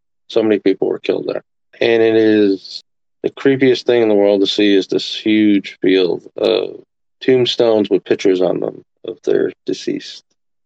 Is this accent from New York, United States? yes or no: no; Pennsylvania, United States; I'm from Pennsylvania, but I'm from Northeast PA. Up Scranton, Wilkes-Barre area.